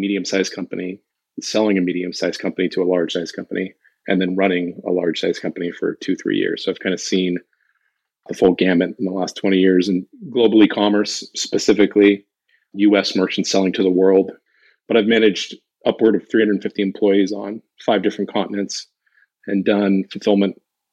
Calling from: California, United States; I'm in Southern Orange County, California.

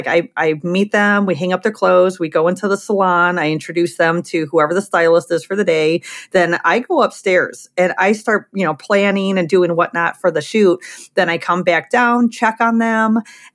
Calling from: Crown Point, Indiana, United States; I'm in my studio here in Crown Point, Indiana, which is a part of Chicagoland.

